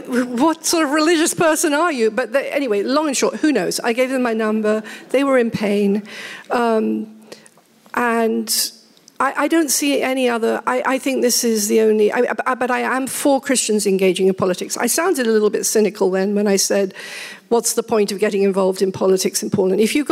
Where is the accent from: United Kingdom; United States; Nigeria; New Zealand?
United Kingdom; I'm very British.